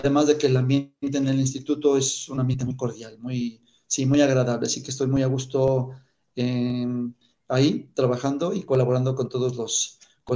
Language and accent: Spanish; Mexico; also born or lived in Spain; ahora estoy otra vez de vuelta aquí en mi tierra. Así fue, a grandes rasgos, y sin